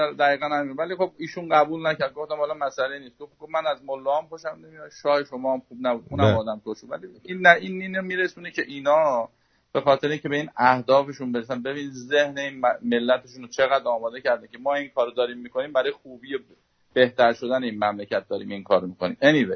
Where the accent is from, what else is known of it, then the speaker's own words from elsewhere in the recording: Iran; ما ایرانی هستیم